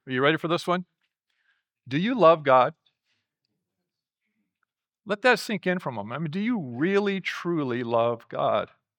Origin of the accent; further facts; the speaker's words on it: Oregon, United States; moved away as an adult; I remember when I was just out of high school and I came down here from Oregon to go to Lagos Bible School.